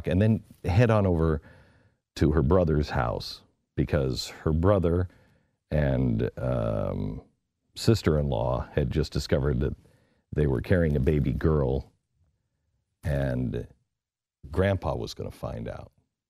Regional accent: Seattle, Washington, United States; I grew up in Seattle, Washington, and San Francisco is very much feels feels like home in so many ways.

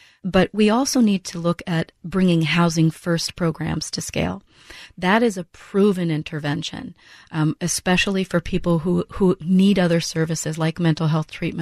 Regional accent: Chicago, Illinois, United States; now in Seattle, United States; I'm not from Seattle. I've been here 8 years. I came from Chicago.

